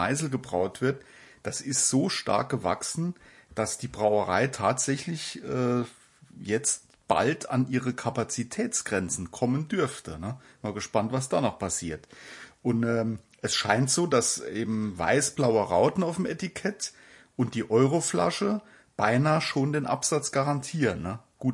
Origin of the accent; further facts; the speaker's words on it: Saarland, Germany; Und ich komme ja aus dem Saarland und da gab's in meiner Jugend eigentlich nur Pilzbier